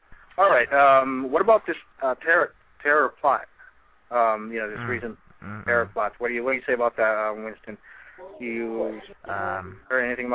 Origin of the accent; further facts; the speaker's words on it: Philippines; born there; You know, I was born in the Philippines